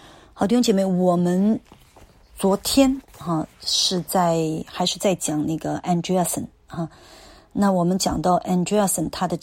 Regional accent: China; 因为人们都不愿意无功受禄，我们中国人有句话叫做无功不受禄

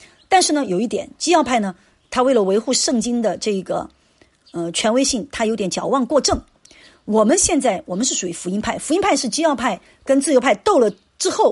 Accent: China; 所以就像我们中国人说的分久必合，合久必分，也是同样一个道理啊。

